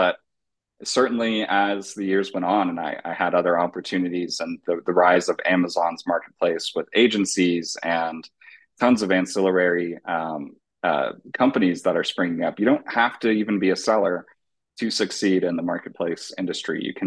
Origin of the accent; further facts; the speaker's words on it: San Diego, California, United States; I grew up in San Diego, California. Grew up going to the beaches, to the zoo, the world famous zoo that we have here.